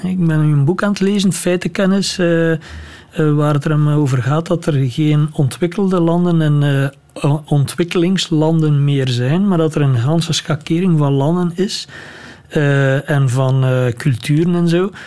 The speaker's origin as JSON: {"language": "Dutch", "country": "Belgium", "said": "België is heel onderschat en wij als Belgen waarderen ons land te weinig."}